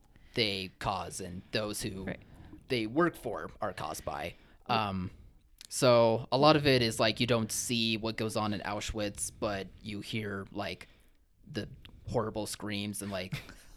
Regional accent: United States; although for me as an American, I don't really catch on to like the differences necessarily between the American school system versus like German school system

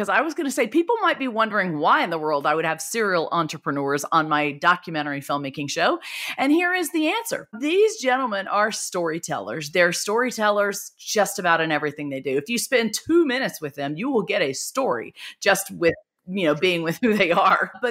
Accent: Laurel, Mississippi, United States; Laurel, Mississippi is my hometown, just like it's y'all's.

